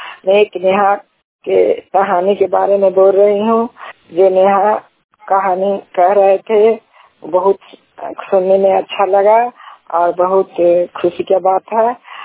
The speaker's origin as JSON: {"language": "Hindi", "town": "Chhotki Bhausi", "region": "Bihar", "country": "India", "tie": "born or raised there", "said": "छोटकी भौसी के रहने वाले हैं, थाना हिरसा जिला नालंदा के निवासी हूँ।"}